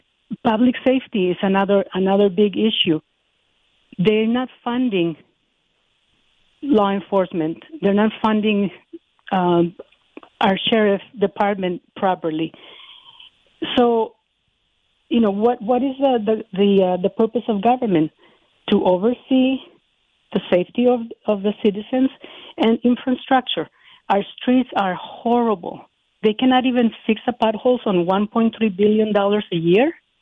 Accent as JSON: {"language": "English", "country": "Mexico", "moved": "as an adult", "lives_now": "United States", "said": "I am a legal immigrant. I came here from Mexico"}